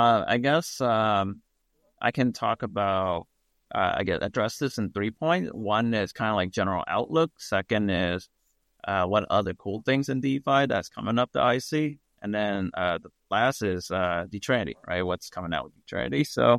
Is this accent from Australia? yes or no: no; Vietnam; A lot of them are based in Vietnam too, actually, in my home country.